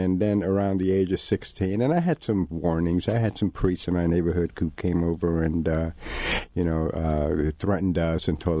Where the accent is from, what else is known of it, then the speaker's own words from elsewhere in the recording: New York City, New York, United States; I grew up in Spanish Harlem, and prior to that drink, you know, I was a real shy kid.